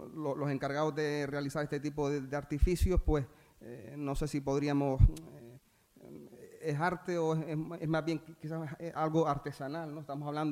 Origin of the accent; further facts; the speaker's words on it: Teror, Canary Islands, Spain; como soy de Teror